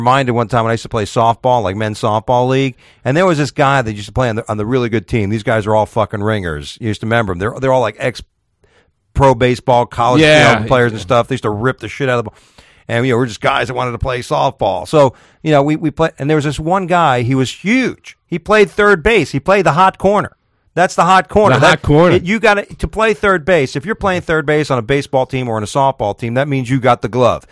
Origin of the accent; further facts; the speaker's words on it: New York, United States; I'm a Yankee. I'm from New York.